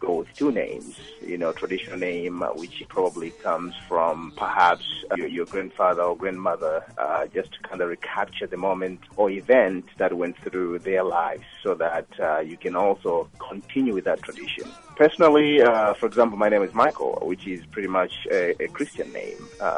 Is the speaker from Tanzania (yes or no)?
yes; Tanzania; I'm from Tanzania.